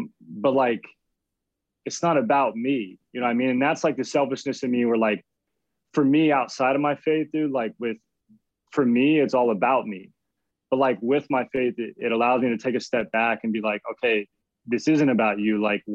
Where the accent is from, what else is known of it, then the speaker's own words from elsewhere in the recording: Arizona, United States; I'm originally from Arizona